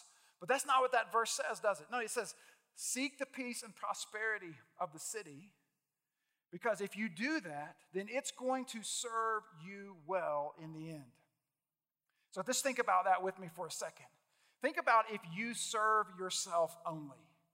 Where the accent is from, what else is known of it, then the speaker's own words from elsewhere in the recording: Louisville, Kentucky, United States; I'm from Louisville.